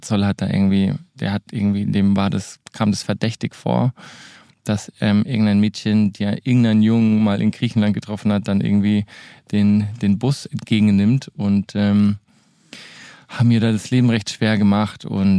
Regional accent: Germany; ich bin ja ein Deutscher

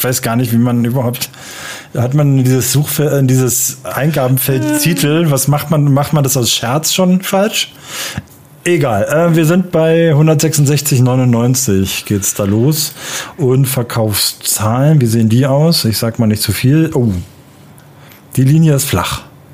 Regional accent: Berlin, Germany; now in Upper Bavaria, Germany; als Berliner und jetzt Exil-Oberbayer

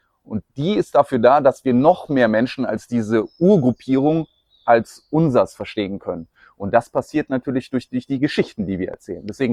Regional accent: Munich, Bavaria, Germany; toleranter als in München zumindest, wo ich herkomme.

